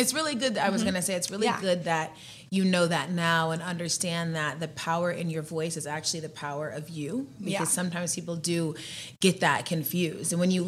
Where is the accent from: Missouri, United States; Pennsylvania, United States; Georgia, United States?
Georgia, United States; Growing up in Georgia, I was just obsessed with Michael Vick.